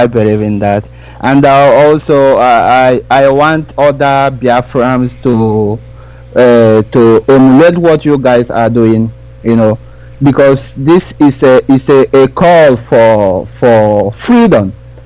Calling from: Denmark; I'm calling from Denmark.

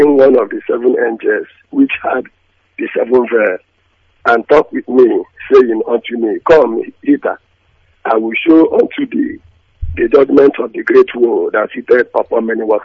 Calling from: Aba, Abia, Nigeria; I'm calling from Aba.

